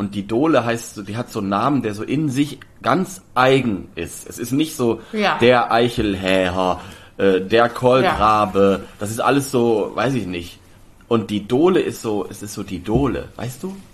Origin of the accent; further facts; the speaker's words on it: Lower Saxony, Germany; bei mir in meiner Heimat Osnabrücker Land, Oldenburger Land, Münsterland, Emsland, also diese ganze Streifen so westlich an der holländischen Grenze runter